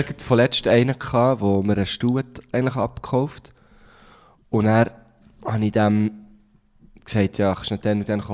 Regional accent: Thun, Bern, Switzerland; nee, ich komme aus Thun.

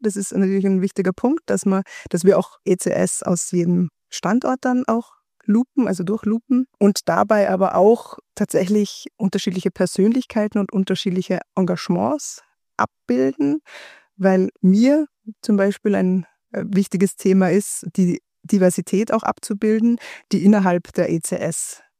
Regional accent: Graz, Styria, Austria; moved away as an adult; also born or lived in Vienna / Aachen; now in Tübingen, Germany; Ich bin Österreicherin, geboren und aufgewachsen in Graz, Österreich. Studierte Psychologie habe ich in Wien. Daher der Singsang.

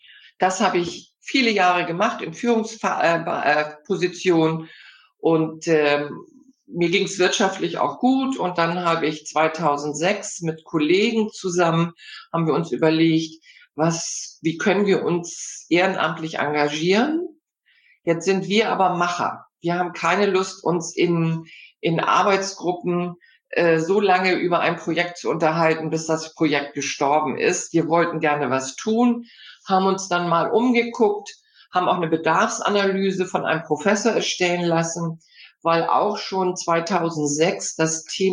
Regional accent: Hamburg, Germany; Ja, ich bin ja schon stolze 65 Jahre alt. Hab gelernt, ich komme ja aus Hamburg

